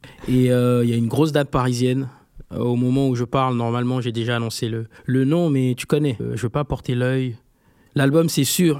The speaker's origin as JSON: {"language": "French", "town": "Libreville", "region": "Estuaire", "country": "Gabon", "tie": "born there", "said": "Moi, je suis né à Libreville."}